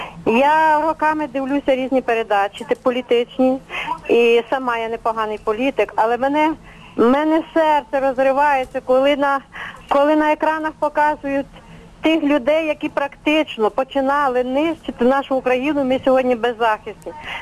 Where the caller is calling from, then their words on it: Lviv Oblast, Ukraine; Я телефоную вам з Львівщини.